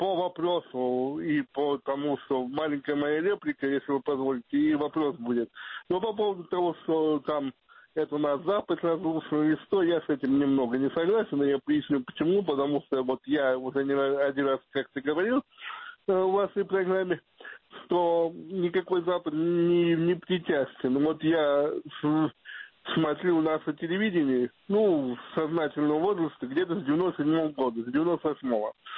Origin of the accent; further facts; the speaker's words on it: Moscow, Russia; born there; В Москве, я могу себя москвичом, не коренным, конечно, назвать, но москвичом, просто я родился в Москве.